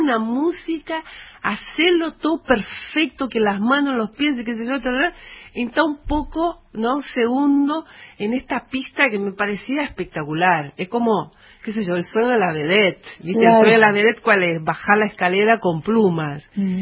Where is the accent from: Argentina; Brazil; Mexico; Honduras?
Brazil; Minas Gerais; Spanish is a second language; Soy brasileña, ¿viste? Naciste en Brasil. Yo nací en Minas Gerais